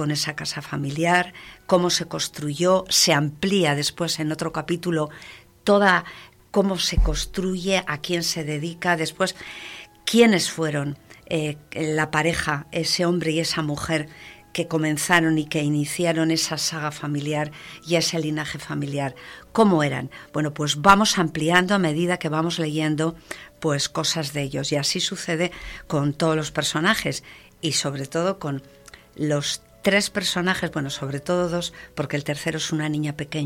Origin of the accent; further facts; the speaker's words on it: Madrid, Community of Madrid, Spain; Yo soy de Madrid, pero cuando era niño iba a todos esos sitios de la cornisa cantábrica de vacaciones.